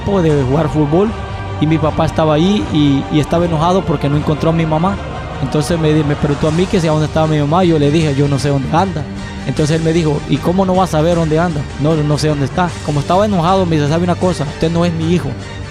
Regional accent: Sehuaca, Santa Bárbara, Honduras; a los 12 años salí de mi pueblo natal, Sehuaca, Santa Bárbara.

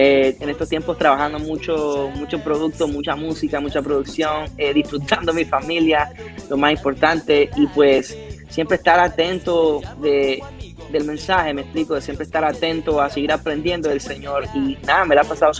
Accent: Honduras; de dónde soy yo, por ejemplo, en la canción yo te digo, soy de Honduras, estoy explicando de dónde soy y un poquito de las cosas de mi país

